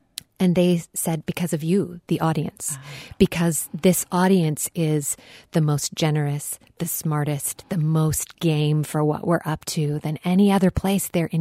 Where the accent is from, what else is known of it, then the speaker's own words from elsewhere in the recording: Platteville, Wisconsin, United States; I grew up in Platteville.